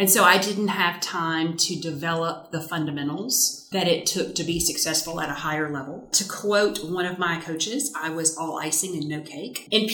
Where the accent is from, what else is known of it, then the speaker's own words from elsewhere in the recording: Louisiana, United States; when somebody finds out I'm from Louisiana